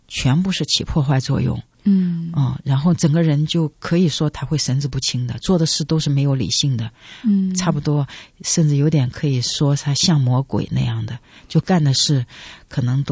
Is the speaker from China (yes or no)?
yes; China